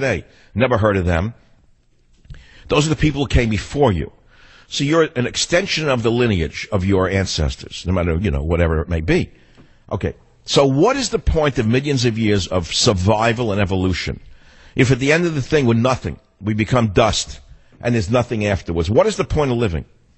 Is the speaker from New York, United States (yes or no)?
yes; Manhattan, New York, United States; born there; I know I was born in Manhattan.